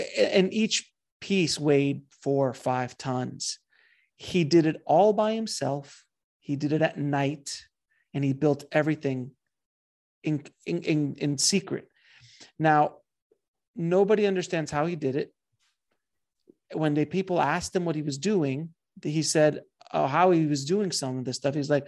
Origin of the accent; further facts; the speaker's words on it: Florida, United States; I'm from South Florida. So I've been to the Coral Castle many times, actually.